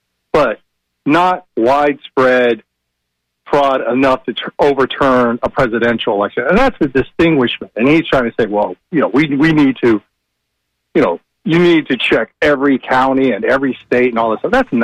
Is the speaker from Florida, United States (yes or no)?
yes; Florida, United States; you remember when I grew up in South Florida, in the 80s